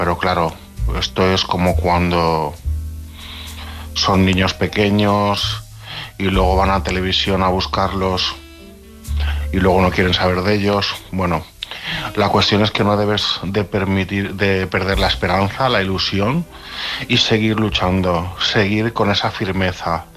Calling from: Alicante, Valencian Community, Spain; de Alicante.

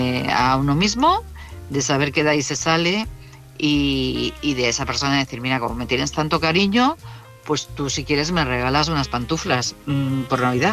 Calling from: Madrid, Community of Madrid, Spain; de Madrid.

